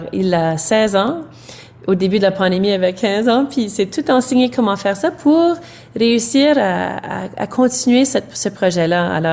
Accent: Manitoba, Canada; Alors, vraiment une histoire importante chez nous au Manitoba.

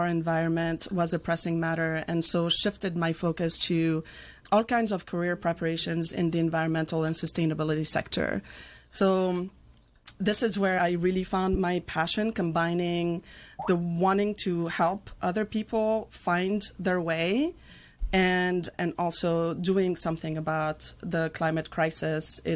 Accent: Tunisia; now in United States; Tunisia, north of Africa.

